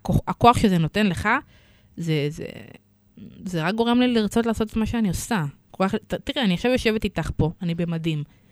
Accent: Tel Aviv, Tel Aviv District, Israel; אני מגיעה מתל אביב.

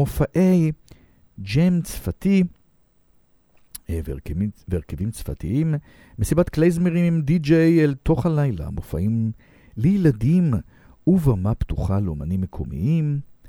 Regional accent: Herzliya, Tel Aviv District, Israel; born there; עיר הולדתי הרצליה

